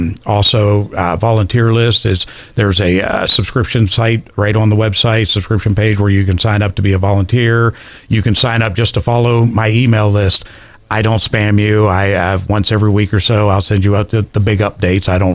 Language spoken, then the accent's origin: English; Fairview, West Virginia, United States; I'm from Fairview, West Virginia. We actually, small town, we do not have a stoplight, but we had two Church of Christ within the same small town.